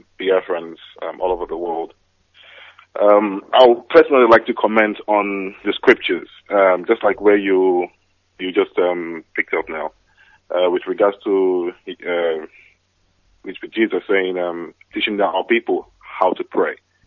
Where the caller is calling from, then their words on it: South East England, United Kingdom; I'm calling from East Sussex in England.